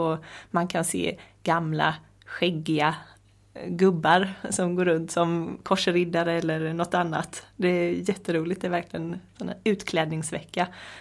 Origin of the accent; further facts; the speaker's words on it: Mullsjö, Jönköping County, Sweden; Jag är uppvuxen här i Mullsjö och har många släktingar här. Jag har bott här hela mitt liv, förutom ett tag när jag var i London och jobbade och hade trevligt.